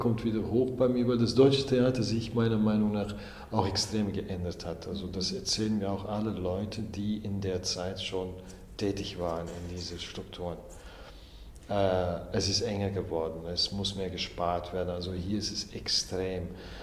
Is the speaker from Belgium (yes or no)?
yes; Flanders, Belgium; Also diese bürgerliche Kultur, die gibt es zum Beispiel in Flandern, wo ich herkomme, überhaupt nicht.